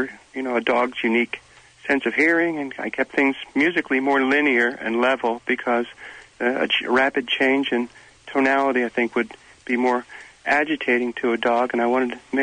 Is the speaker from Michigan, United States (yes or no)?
yes; Detroit, Michigan, United States; I'm donating my pay from this to an animal rescue in my hometown of Detroit, and I'm just happy to be part of it.